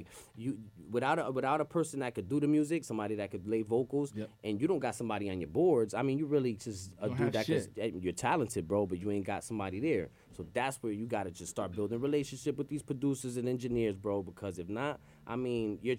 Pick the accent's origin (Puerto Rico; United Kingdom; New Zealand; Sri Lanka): Puerto Rico; born there; I'm Puerto Rican, 100%. Puerto Rican, I was born in Puerto Rico.